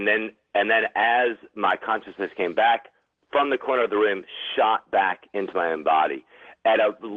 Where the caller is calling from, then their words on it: Richmond, Virginia, United States; I'm calling from Richmond, Virginia, east of the Rockies.